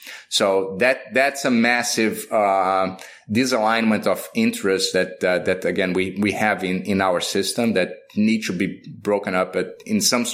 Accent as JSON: {"language": "English", "country": "Brazil", "tie": "born or raised there", "said": "I lived in Brazil. So I grew up in Brazil, in my early days."}